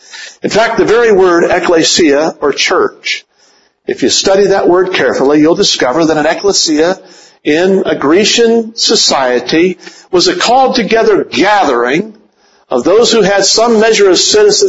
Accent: West Virginia, United States; I'm from West Virginia. In my hometown in West Virginia, while I was going off to school

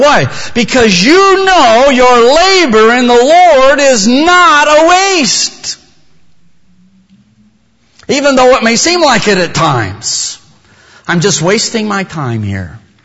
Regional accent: Wyoming, United States; I grew up in Wyoming. When I was a little boy, all I knew was hunting season, when it was and when it wasn't.

